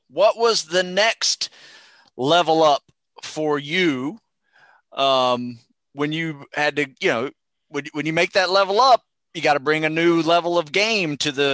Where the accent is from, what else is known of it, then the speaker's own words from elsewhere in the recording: Florida, United States; and I grew up in Florida. I was like, I know what beach towns are. I love beach towns.